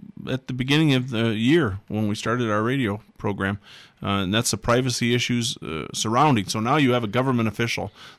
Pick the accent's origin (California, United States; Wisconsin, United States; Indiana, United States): Wisconsin, United States; Wauwatosa; So I'm originally from Milwaukee, Wauwatosa specifically, a suburb of Milwaukee.